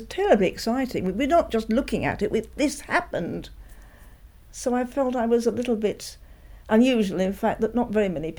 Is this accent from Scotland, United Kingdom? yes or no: no; Beckenham, London, United Kingdom; also born or lived in Croydon; I lived in Beckenham by then. I was born in Croydon, but we moved to Beckenham when I was a year old.